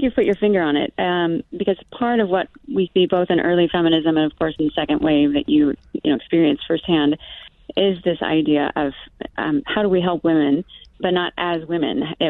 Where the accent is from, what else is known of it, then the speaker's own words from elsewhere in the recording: Oregon, United States; Actually, I grew up in Oregon. I went to the University of Oregon